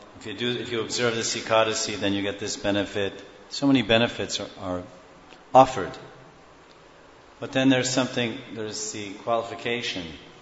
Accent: United States; I think when I grew up in America... And that was like, 50 years ago. There was about 10 channels.

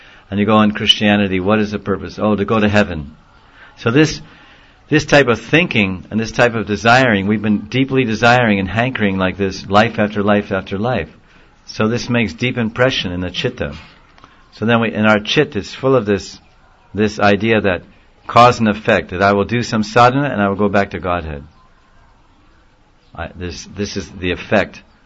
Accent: Govardhan, Uttar Pradesh, India; born there; So wait a minute, I was born in Govardhan, I went all over the place.

